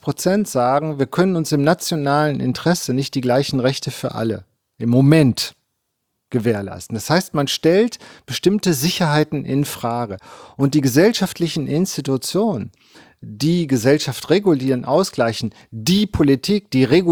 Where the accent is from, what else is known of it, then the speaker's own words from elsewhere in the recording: East Germany, Germany; now in Bielefeld, Germany; Ich war ja im Osten und als ich nach Bielefeld gekommen bin, habe ich zur Verunsicherung meiner Studierenden immer gesagt, ich bin Ossi.